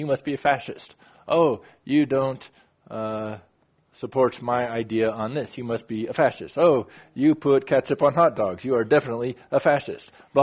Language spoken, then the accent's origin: English; Texas, United States; now in Ukraine; I'm from Texas originally. I was raised in a Christian environment. I moved to Ukraine.